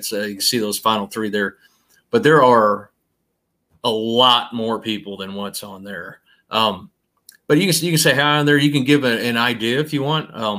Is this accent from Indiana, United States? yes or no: no; St. Louis, Missouri, United States; we're two guys from the St. Louis area, right?